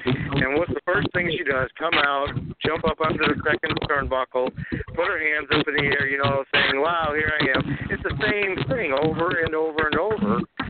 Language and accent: English; Chicago, Illinois, United States; from Chicago.